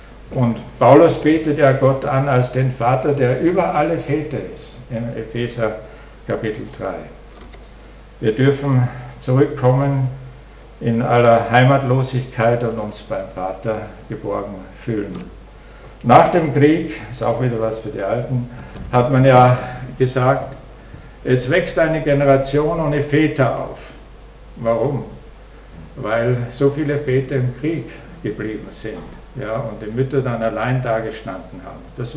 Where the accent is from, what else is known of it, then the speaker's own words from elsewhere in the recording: Austria; Aber zumindest bei uns in Österreich.